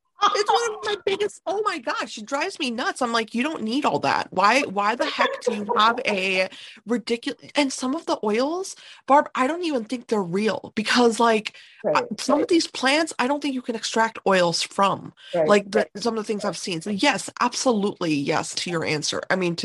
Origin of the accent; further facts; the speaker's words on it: India; born there; also born or lived in Europe; And I was born in India. I was born there, but I grew up in an Indian culture. I also lived in Europe for a long time